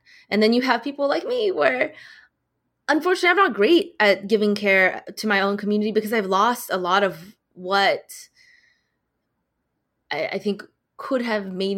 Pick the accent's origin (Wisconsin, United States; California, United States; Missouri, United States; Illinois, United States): California, United States; Spanish comes out because I grew up in SoCal and learned Spanish in my high school because Chinese wasn't an option.